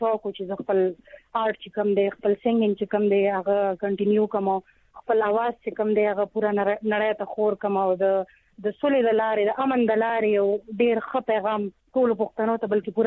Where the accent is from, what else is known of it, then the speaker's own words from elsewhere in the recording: Peshawar, Khyber Pakhtunkhwa, Pakistan; now in Islamabad, Pakistan; موږ خاص ته پیښور یو خو زما رونه دلته جاب کوي اسلام آباد کې، نه ځکه موږ بس اسلام آباد کې ژوند کوو، د 13 لسو 11 کالو نه موږ اسلام آباد کې ژوند کوو.